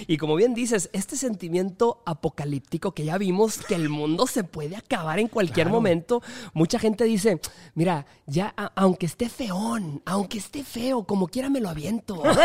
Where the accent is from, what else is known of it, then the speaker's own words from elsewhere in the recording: Monterrey, Nuevo León, Mexico; Exacto, tenía que ser de mi tierra.